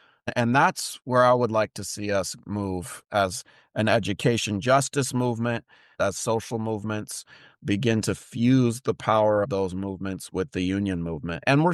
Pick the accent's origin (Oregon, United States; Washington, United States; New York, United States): Washington, United States; in my home state of Washington as well.